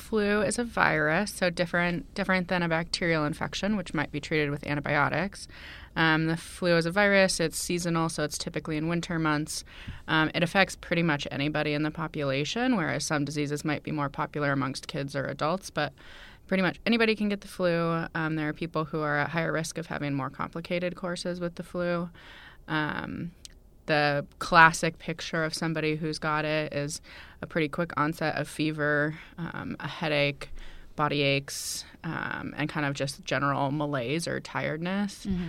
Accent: San Diego, California, United States; also born or lived in New York / Colorado; I grew up in San Diego, and I've lived in New York and Colorado, and been all over the place.

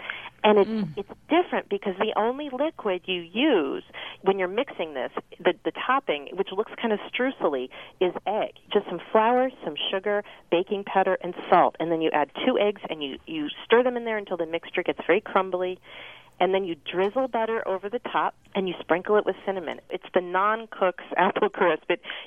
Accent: Connecticut, United States; I grew up in Connecticut, too.

